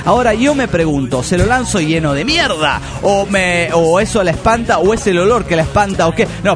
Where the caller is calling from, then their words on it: Caracas, Capital District, Venezuela; Hola, soy el pícaro de Caracas, Venezuela.